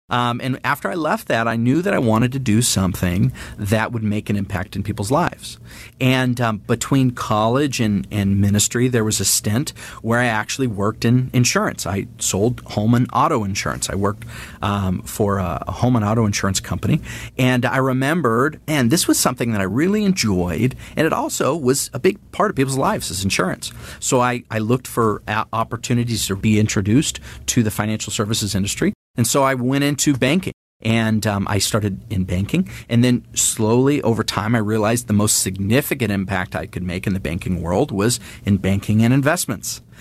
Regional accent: California, United States; I was raised in Northern California in the household of a librarian and a tire retreader, an Army veteran, my grandfather.

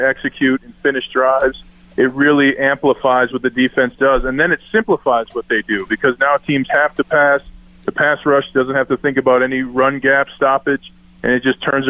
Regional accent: Minnesota, United States; Hey, man, I'm from Minnesota. How can I do anything?

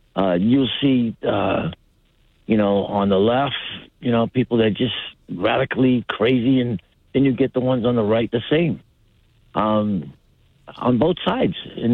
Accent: Massachusetts, United States; I mean, I'm from the Cape

